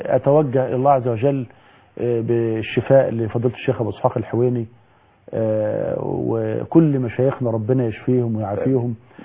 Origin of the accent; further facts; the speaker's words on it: Egypt; يعني انا رجل كمصري